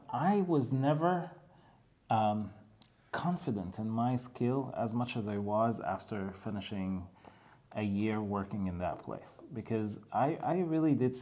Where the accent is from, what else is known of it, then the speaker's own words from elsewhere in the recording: Egypt; English is a second language; we are originally from Egypt